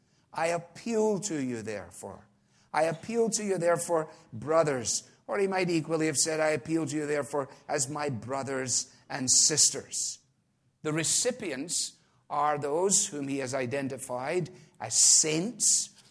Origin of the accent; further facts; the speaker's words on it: Scotland, United Kingdom; When I was a boy growing up in Scotland